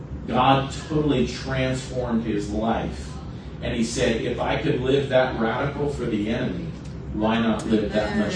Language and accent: English; West Palm Beach, Florida, United States; I remember there was a story when I was growing up in West Palm Beach, Florida.